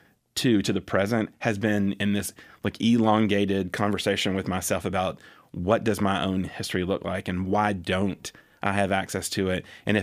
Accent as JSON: {"language": "English", "town": "Anniston", "region": "Alabama", "country": "United States", "tie": "born or raised there", "said": "Well, I grew up in Anniston, Alabama, which is, for the most part, it was a military town. And we had a pretty large military base there, Fort McClellan."}